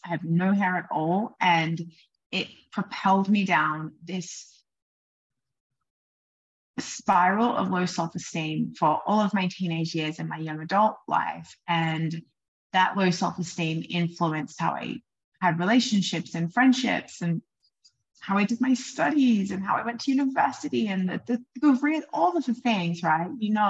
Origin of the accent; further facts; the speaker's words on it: Canberra, Australian Capital Territory, Australia; growing up in Australia, in Canberra, we don't have a lot of really impressive mountains.